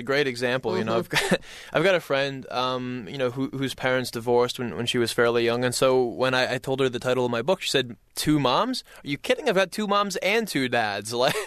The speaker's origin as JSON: {"language": "English", "region": "Iowa", "country": "United States", "tie": "born or raised there", "said": "You know, growing up in Iowa, it's a very religious state"}